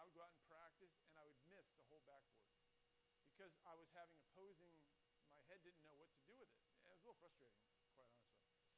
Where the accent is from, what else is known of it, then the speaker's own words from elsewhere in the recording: Herndon, Virginia, United States; I grew up in Herndon. Matter of fact, I was born in Herndon when there was less than 2,000 people in Herndon. Most of the people that lived in Herndon at that time were farmers. My grandfather actually lived on the main street in Herndon, Eldon Street.